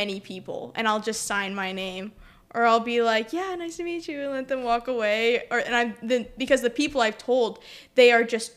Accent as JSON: {"language": "English", "region": "Missouri", "country": "United States", "tie": "born or raised there", "said": "because that was 4 hours away where I grew up in Missouri."}